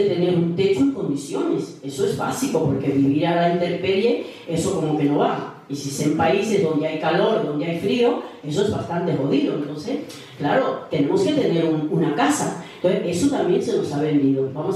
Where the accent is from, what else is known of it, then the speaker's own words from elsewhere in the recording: Dominican Republic; en mi país hay unas casas que se llaman Casas Dominican Shore